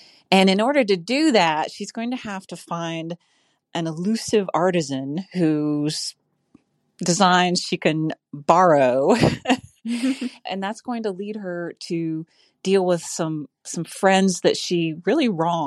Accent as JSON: {"language": "English", "region": "West Virginia", "country": "United States", "tie": "born or raised there", "said": "I'm a seventh generation West Virginia girl. My husband and I still own the family farm that I grew up on in West Virginia"}